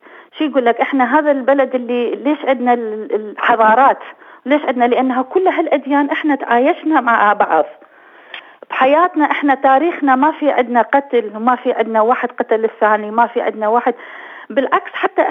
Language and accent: Arabic; Iraq; أنا أولا عراقية قبل ما أقول لك أنا مسيحية.